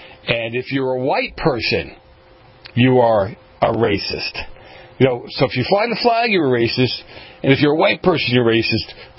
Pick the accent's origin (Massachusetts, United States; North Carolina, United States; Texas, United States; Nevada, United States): Massachusetts, United States; Boston; and from Boston.